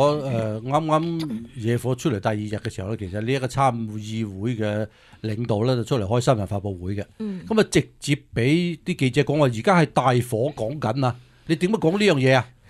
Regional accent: United States; 這個我哋美國人嚇，直接係對美國人啦

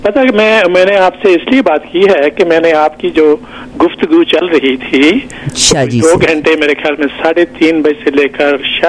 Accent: Jammu and Kashmir, India; now in Canada; میں ویسے کینیڈا میں 45 سال سے ہوں میں سال میں 2 بار انڈیا جاتا ہوں اور کیونکہ میرا پورا پریوار وہاں پہ ہے اور میرے بچپن کے دوست ہمارے گاؤں کے دوست ابھی میری عمر کے ہو گئے ہیں اور ہم نے کشمیر کو بہت نزدیک سے دیکھا ہے

